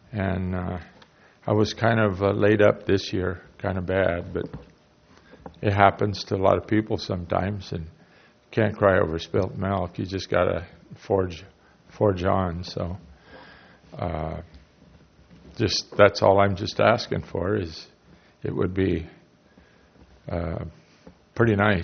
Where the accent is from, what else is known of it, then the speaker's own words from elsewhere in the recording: Avila Beach, California, United States; I was not born here. I was born in Avila and raised in Avila.